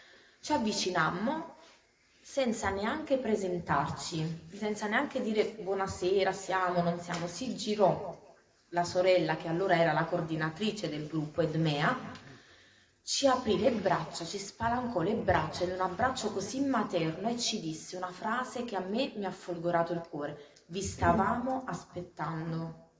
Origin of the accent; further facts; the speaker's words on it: Campania, Italy; accent: Campanian; moved away; Io sono di origini campane, sicuramente si sentirà dal mio accento